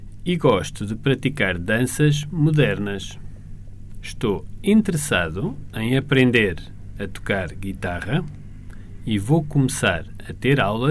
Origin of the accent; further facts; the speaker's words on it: Philippines; Portuguese is a second language; do MAPI Alabazo. Tenho 15 anos e sou filipino. Eu falo chinês, inglês e um pouco de português.